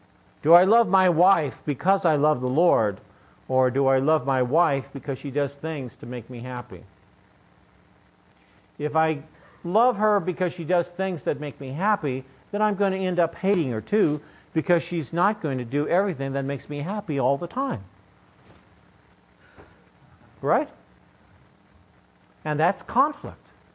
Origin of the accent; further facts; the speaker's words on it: United States; I'm so glad that I'm an American. I'm so grateful, so blessed.